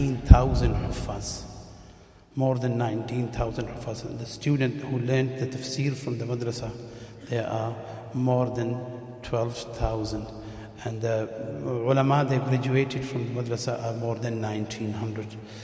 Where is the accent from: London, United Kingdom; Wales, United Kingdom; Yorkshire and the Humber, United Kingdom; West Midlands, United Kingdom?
West Midlands, United Kingdom; Birmingham; I am from Birmingham. I came on behalf of Masjid Baytul Rahman in Birmingham, Edgbaston.